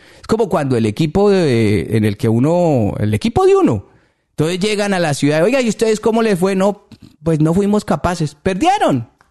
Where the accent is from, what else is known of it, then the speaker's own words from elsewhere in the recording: Colombia; ¿Qué gente somos nosotros los colombianos, ¿no?